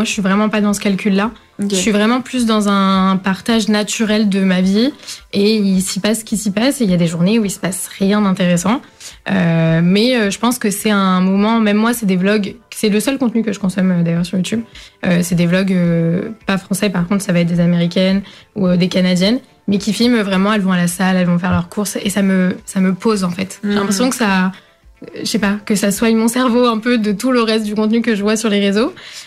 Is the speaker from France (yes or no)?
yes; France; je suis née en France et que j'ai grandi en France, je me sens profondément portugaise parce que mes deux parents, enfin l'intégralité de ma famille finalement est portugaise. Donc j'ai grandi dans cet environnement-là.